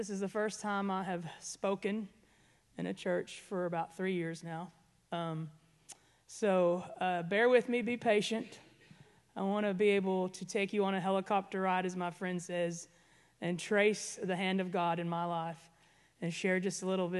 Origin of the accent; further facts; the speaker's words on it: Arkansas, United States; I was born in Arkansas, raised in Arkansas, came from a home that was dysfunctional.